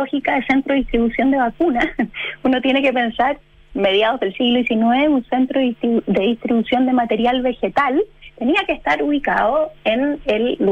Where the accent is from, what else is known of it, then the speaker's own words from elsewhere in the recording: Magallanes, Chile; also born or lived in Valparaíso / Punta Arenas; en Tierra del Fuego crecí. Yo me declaro fueguina, si me apuran un poco. Me gusta ese término también.